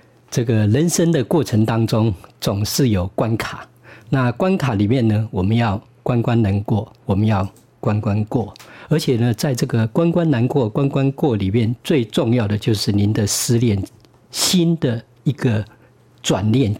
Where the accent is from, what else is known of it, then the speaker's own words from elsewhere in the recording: Kinmen, Fujian, Taiwan; 因为我来自金门哦。